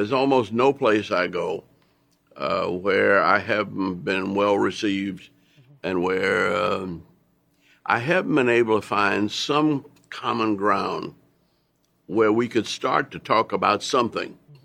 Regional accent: New Orleans, Louisiana, United States; I mean, I grew up in New Orleans, and I would say the kind of thing that we've had this last year, we had throughout my life.

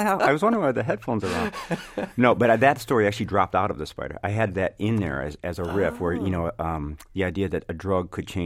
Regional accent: Illinois, United States; when I grew up in the South Suburbs, and my dream as a kid was to go to Old Town

